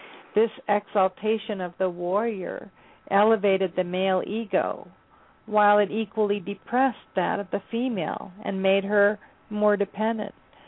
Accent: Ghana; I think about, you know, growing up in Ghana and Africa, women frankly do all the hard labor.

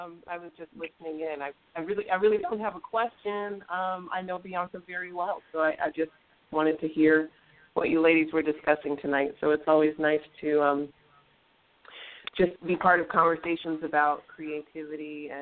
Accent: Kentucky, United States; So when she would come down to Kentucky, I'm from Kentucky, so when she would come out to Kentucky

